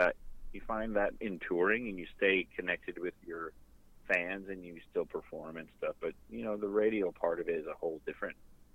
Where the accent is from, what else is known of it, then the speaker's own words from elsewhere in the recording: Canada; A lot of that is being Canadian, I think